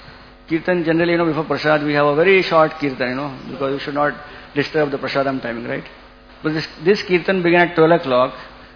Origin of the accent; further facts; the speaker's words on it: India; We are from India, we have no such absorption in Krishna consciousness.